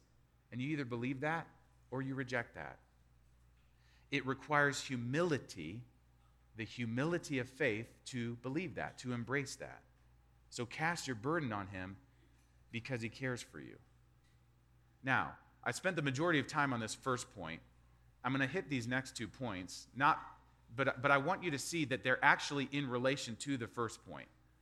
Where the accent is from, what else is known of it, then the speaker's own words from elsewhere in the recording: Kentucky, United States; I've heard in Louisville, you guys think I'm going to rip. I'm always ripping on my home state.